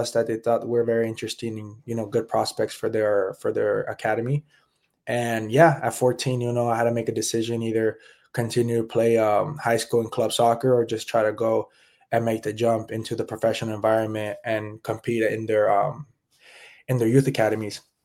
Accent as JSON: {"language": "English", "town": "Palmdale", "region": "California", "country": "United States", "tie": "born or raised there", "said": "Yeah, so to kind of go right into it, I grew up in Palmdale, California."}